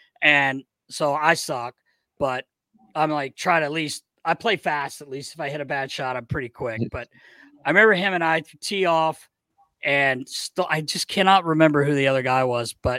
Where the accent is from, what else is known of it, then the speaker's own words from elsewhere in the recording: United States; you go to Carolina, my home state.